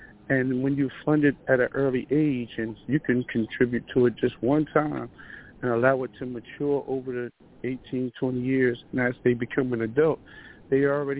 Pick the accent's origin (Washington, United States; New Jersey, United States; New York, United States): New Jersey, United States; Newark; But I was born and raised in Newark. I'm 43 years old, married, homeowner, two kids, the older, 23 years old.